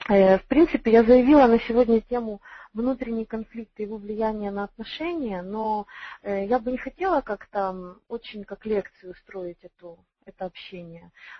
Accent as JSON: {"language": "Russian", "town": "Cherkasy", "region": "Cherkasy Oblast", "country": "Ukraine", "said": "Я из города Черкассы"}